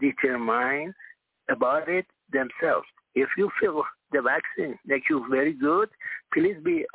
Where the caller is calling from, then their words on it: Singapore; Singapore.